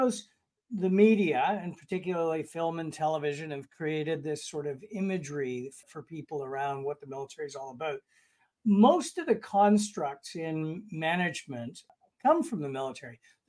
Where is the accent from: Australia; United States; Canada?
Canada; I guess, first and foremost, I'm a Canadian, so I apologize a lot.